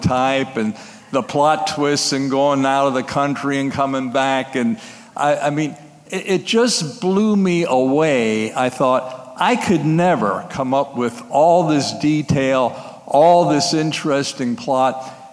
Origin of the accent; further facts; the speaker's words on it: Lebanon, Pennsylvania, United States; I'm from Lebanon, Pennsylvania, currently in the process of moving to nearby Myers Town.